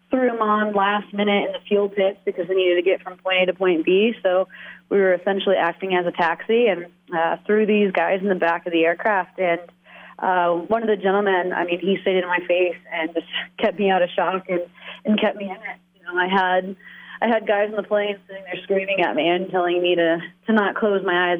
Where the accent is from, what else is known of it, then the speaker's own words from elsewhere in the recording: the South, United States; I'm from the South originally, so growing up, I played a lot of the team sports.